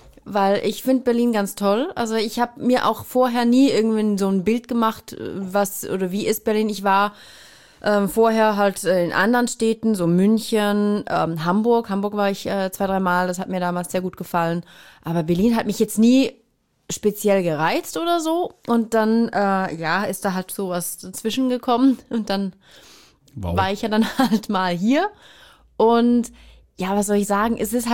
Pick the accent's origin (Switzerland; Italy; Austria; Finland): Switzerland; St. Gallen; das ist ja nur 20 Minuten oder eine Viertelstunde von mir entfernt. Das ist ja nah und da bin ich auch aufgewachsen in der Nähe. Und ich kenne St. Gallen seit ich klein bin.